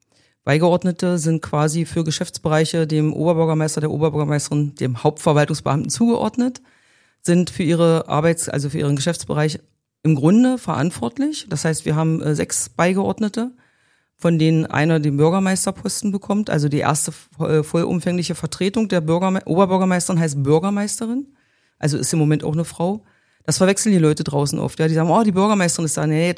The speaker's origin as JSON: {"language": "German", "town": "Magdeburg", "region": "Saxony-Anhalt", "country": "Germany", "tie": "born or raised there", "also_born_or_lived": "Gardelin", "said": "genau. Das Alter verrate ich jetzt nicht. Bin in Gardelin geboren, also keine gebürtige Magdeburgerin, aber nachdem ich im siebten Lebensjahr nach Magdeburg gekommen bin, kann man sagen, Magdeburgerin durch und durch."}